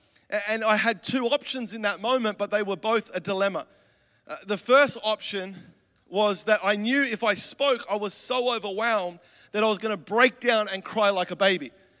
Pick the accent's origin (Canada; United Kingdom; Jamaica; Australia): Australia; I'm from Australia, but I'm not a freak.